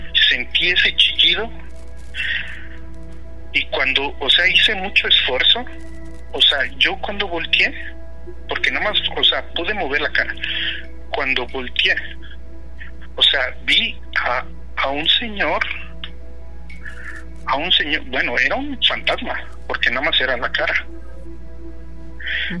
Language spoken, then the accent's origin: Spanish; Toluca, State of Mexico, Mexico; now in Denver, United States; De Toluca.